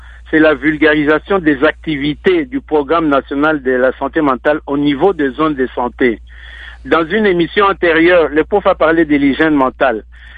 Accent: DR Congo

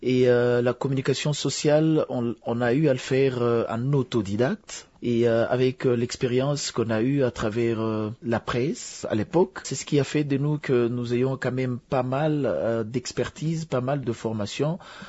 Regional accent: Bukavu, South Kivu, DR Congo; Nous sommes également natifs de cette ville de Bukavu, mais on circule un peu partout à travers le pays.

